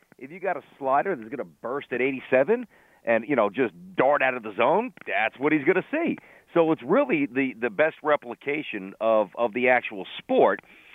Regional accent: New York, United States; even though I'm from New York

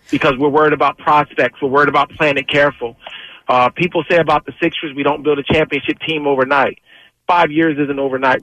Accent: Philadelphia, Pennsylvania, United States; now in Virginia Beach, United States; I'm originally born and raised in Philly. I just moved down here for farm life in September.

